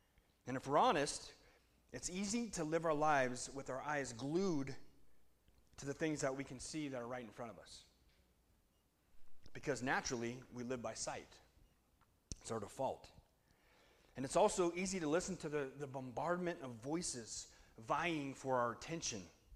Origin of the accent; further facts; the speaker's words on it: Spokane, Washington, United States; we're from Spokane. Full disclosure, I left the van unlocked here. I wouldn't do that where I'm from.